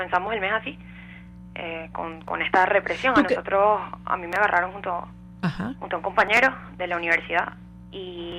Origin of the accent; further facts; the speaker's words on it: Venezuela; como ciudadanos, como venezolanos, como mujeres.